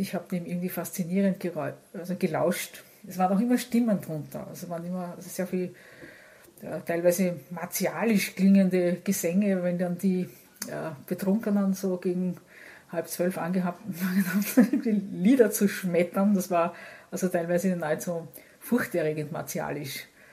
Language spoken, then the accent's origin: German; Vienna, Austria; Also ich bin am Rande von Wien aufgewachsen, in einer, sagen wir doch eher, man könnte sagen, ein bisschen spießig, also es war spießig, es war einfach diese 60er Jahre